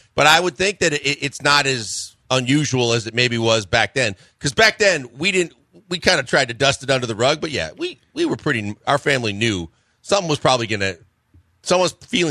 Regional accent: Midwest, United States; And growing up in the Midwest, and my mom made potato salad all the time

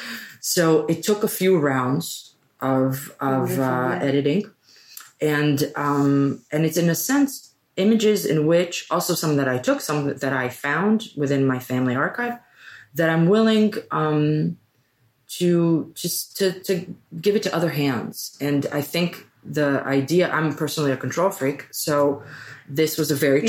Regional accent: Tel Aviv, Tel Aviv District, Israel; I grew up in Tel Aviv.

